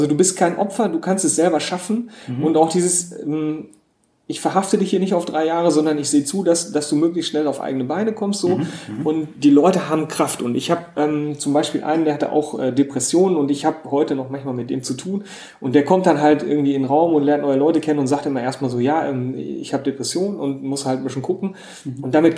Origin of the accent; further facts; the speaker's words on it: North Rhine-Westphalia, Germany; Ich bin Ostwestfale, also wieso nicht?